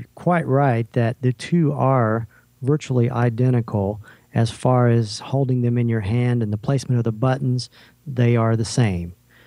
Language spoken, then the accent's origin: English; Texas, United States; As I said … from Texas, and I have a co-host with me